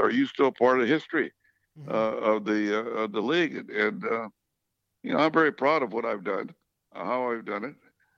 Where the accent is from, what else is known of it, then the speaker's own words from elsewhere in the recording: Sanger, California, United States; I have a foundation in my hometown of Sanger, and we sponsor a blood drive every year